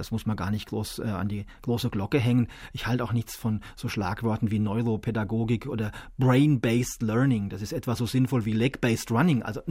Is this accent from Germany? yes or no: yes; Lengfeld, Bavaria, Germany; Ich komme ja nur aus Lengfeld. Und so ein bisschen mit dem im Hinterkopf, der Bub vom Land